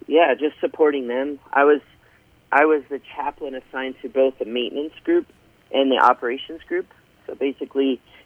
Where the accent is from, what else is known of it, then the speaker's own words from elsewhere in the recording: Indiana, United States; as you both know, I am from Indiana. That's where I grew up.